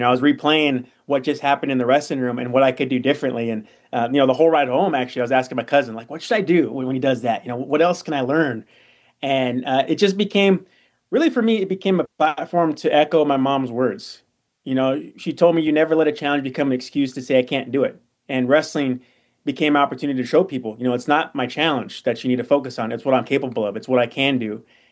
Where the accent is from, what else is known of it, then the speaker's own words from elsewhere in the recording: California, United States; born there; I was born in California, and my cousin, who was 3 years older than me, he lived in Arizona.